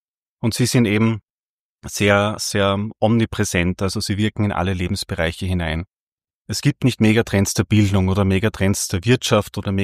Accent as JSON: {"language": "German", "region": "Upper Austria", "country": "Austria", "said": "was mir als Oberösterreicher natürlich immer besonders freut"}